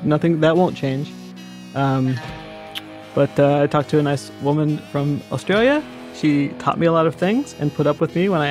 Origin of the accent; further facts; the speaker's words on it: Indiana, United States; I'm from Indiana, you know, the Midwest. I'm in my early 30s.